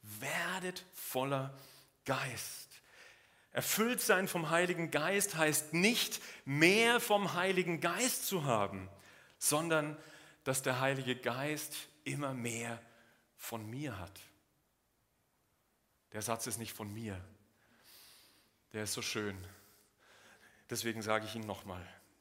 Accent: Bavaria, Germany; now in Switzerland; Ich bin aufgewachsen in Bayern, in der Nähe von München.

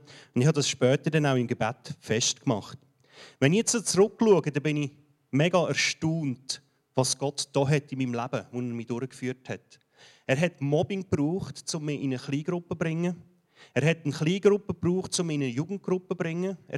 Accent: Kölliken, Aargau, Switzerland; Ja, auch ich bin hier in der Region aufgewachsen. Ich komme von einem am Bergli, von Köliken. Und ich habe dort bis 20 meine erste Lebenshälfte, genau jetzt eigentlich, verbracht.

